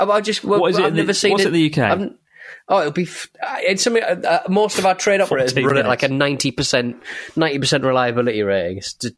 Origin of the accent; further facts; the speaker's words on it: Toronto, Ontario, Canada; a giant inflatable rubber duck that appeared in my hometown of Toronto